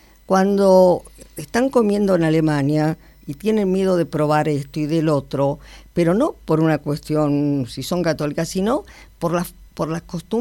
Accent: Buenos Aires, Argentina; Y entonces yo en eso soy muy argentina y muy... porteña.

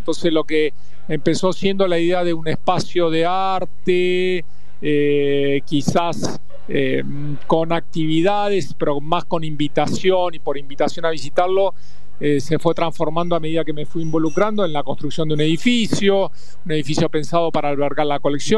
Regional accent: Buenos Aires, Argentina; born there; yo nací en el Abasto, en el barrio del Abasto

